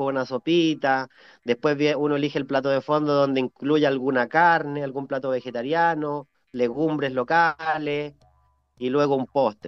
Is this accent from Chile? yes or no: yes; Curarrehue, Araucanía, Chile; Y por eso me vine y ahora estoy armando mi propio restaurante acá en Curarrehue